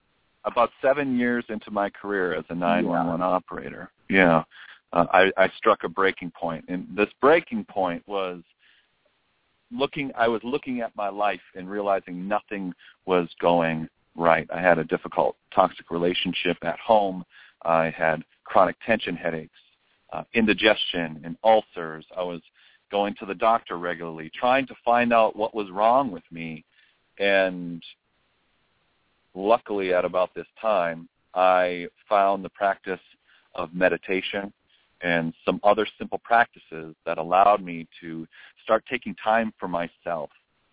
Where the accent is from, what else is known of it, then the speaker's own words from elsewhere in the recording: Minnesota, United States; I grew up in Minnesota, in a small town near the Minneapolis-St. Paul area, about a town of about 2,500 people.